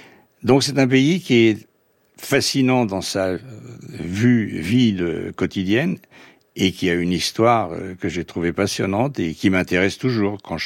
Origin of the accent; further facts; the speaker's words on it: Paris, Île-de-France, France; Moi je suis parisien, je venais de cette culture occidentale et centralisée à Paris d'une certaine façon